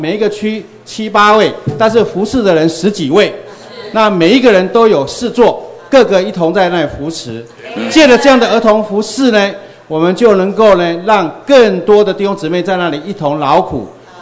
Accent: Puli, Nantou County, Taiwan; 我是来自台湾埔里，就是靠近日月潭旁边的。

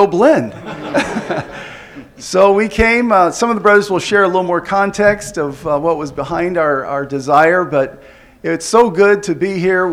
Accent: Atlanta, Georgia, United States; We're from Atlanta, Georgia.

